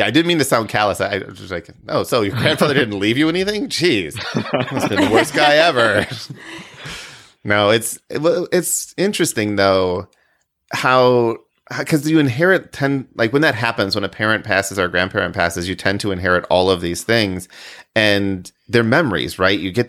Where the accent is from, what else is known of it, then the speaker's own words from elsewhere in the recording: Midwest, United States; I mean, I grew up in the Midwest, so it's like everybody has a basement.